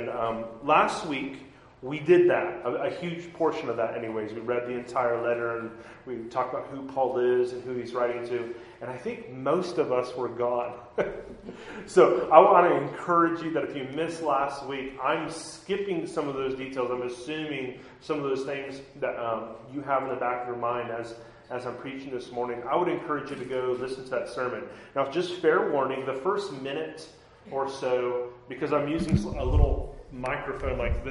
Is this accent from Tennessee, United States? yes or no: no; Kansas, United States; I grew up in Southwest Kansas. We had a little, sort of like an A-frame Mennonite Brethren church.